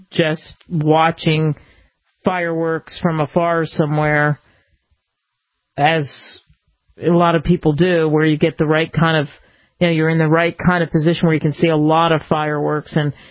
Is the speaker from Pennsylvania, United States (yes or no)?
yes; Pennsylvania, United States; because I grew up outside of Philadelphia, and you know, it's all about that.